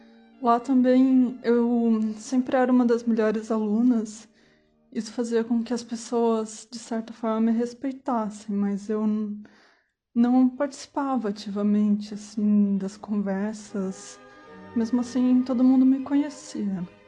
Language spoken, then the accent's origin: Portuguese; Assis, São Paulo, Brazil; also born or lived in Goiás; eu nasci em 1988, em São Paulo. Com 1 ano de idade, eu fiz uma viagem para Goiás, pois meus pais iam tentar a vida lá, mas não conseguiram. Assim, eu voltei para Assis, para a casa da minha avó.